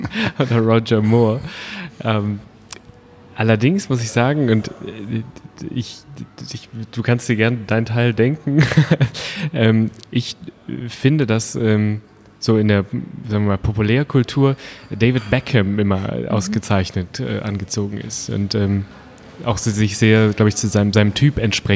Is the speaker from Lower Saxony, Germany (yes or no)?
no; Krefeld, North Rhine-Westphalia, Germany; Wir zu dritt, also Christopher und Sebastian aus Düsseldorf oder dem Umkreis und ich aus Krefeld. Das heißt, wir sind sehr zu Hause da in der Gegend und im Dialekt hin und wieder.